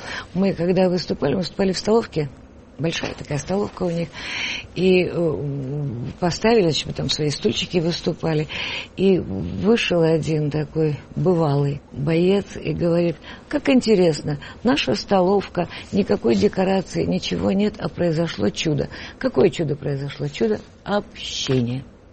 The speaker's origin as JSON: {"language": "Russian", "town": "Hlukhiv", "region": "Sumy Oblast", "country": "Ukraine", "said": "Я же из Сумской области, город Глухов. Это же на границе совсем."}